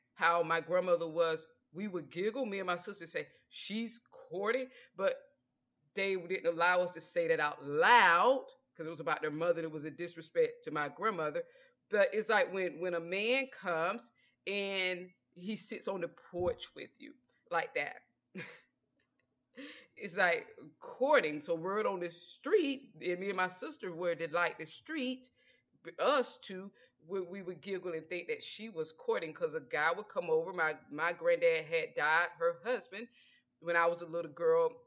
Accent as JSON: {"language": "English", "region": "Georgia", "country": "United States", "said": "I'm from the South, most definitely Georgia Peach in the house."}